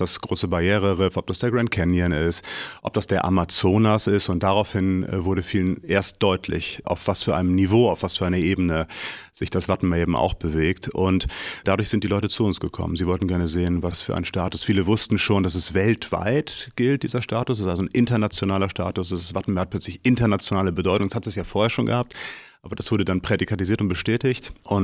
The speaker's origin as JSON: {"language": "German", "town": "Varel", "region": "Lower Saxony", "country": "Germany", "tie": "born or raised there", "said": "Ich bin hier geboren in Varel und jeder, der in den 70er Jahren oder auch in den 80ern in Varel geboren ist, ist in Dangast groß geworden."}